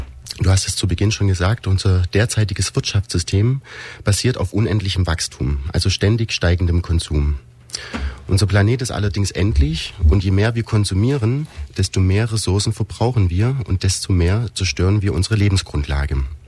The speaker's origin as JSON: {"language": "German", "town": "Dresden", "region": "Saxony", "country": "Germany", "tie": "born or raised there", "also_born_or_lived": "Zeitz / Magdeburg", "lives_now": "Ulm, Germany", "said": "Geboren bin ich in Zeit, Sachsen-Anhalt. Ich habe danach 2 Jahre in Magdeburg in einem Studentenwohnheim von meiner Mutter gelebt, von 85 bis 90 in Dresden, habe dort die Krippe und den Kindergarten besucht"}